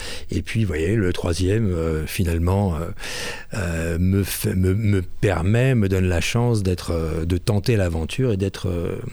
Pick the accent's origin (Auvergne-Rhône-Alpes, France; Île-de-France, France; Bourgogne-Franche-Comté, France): Île-de-France, France; Paris; now in Bayonne, France; Voilà, je suis né à Paris au siècle dernier, je suis au Pays Basque depuis 20 ans.